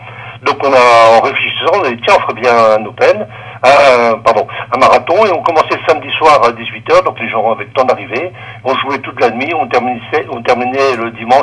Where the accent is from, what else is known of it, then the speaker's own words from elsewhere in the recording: Grand Est, France; now in Gers, France; Je suis originaire des Ardennes. Et maintenant je vis dans le Gers.